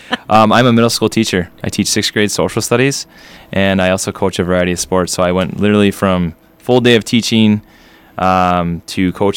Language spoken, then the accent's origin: English; Wisconsin, United States; now in Minnesota, United States; I'm actually not from the state of Minnesota at all. I'm from Wisconsin originally.